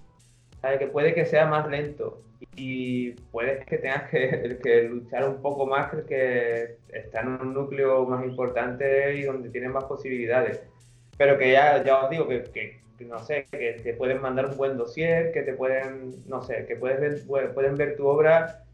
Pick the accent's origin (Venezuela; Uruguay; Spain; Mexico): Spain; Andalusia; Decidí venir a mi pueblo, que estaba en Sevilla, y nada, y aquí sigo. Desde 2013.